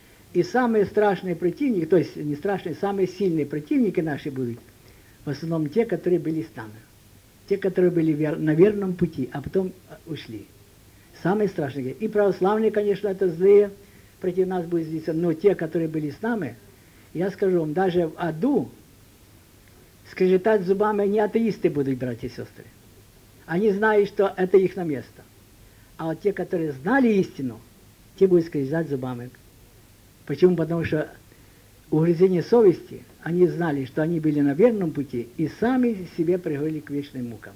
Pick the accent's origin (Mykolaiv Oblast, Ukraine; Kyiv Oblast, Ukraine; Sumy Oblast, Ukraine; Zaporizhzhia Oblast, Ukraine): Mykolaiv Oblast, Ukraine; Voznesensk; Потому что я родом из Вознесенска.